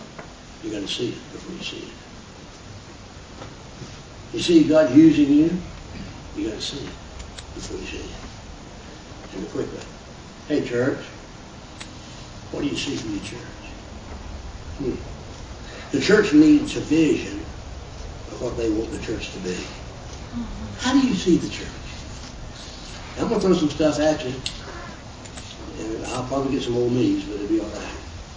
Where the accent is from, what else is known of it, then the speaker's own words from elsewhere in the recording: Lynchburg, Virginia, United States; I grew up in Lynchburg, Virginia, sitting in a Bible meeting in Western Norwalk at the Tom Fruit Baptist Church.